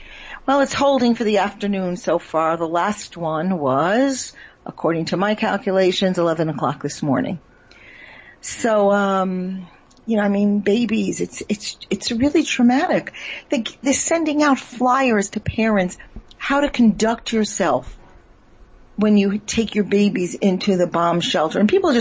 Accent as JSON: {"language": "English", "country": "United States", "tie": "born or raised there", "moved": "as an adult", "lives_now": "Israel", "said": "I grew up in America. I lived my first 39 years in America."}